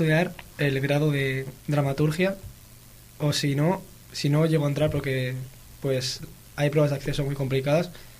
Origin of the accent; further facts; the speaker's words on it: Basque Country, Spain; now in Guriezo, Spain; Yo de País Vasco.